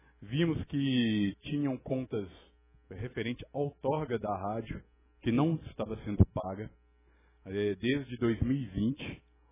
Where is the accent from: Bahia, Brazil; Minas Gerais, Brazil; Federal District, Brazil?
Minas Gerais, Brazil; Belo Horizonte; now in Jaci, Brazil; Meus pais são daqui da cidade de Jaci. Eu sou natural de Belo Horizonte. E mais exatamente tem 2 anos que eu estou em Jaci, residindo em Jaci.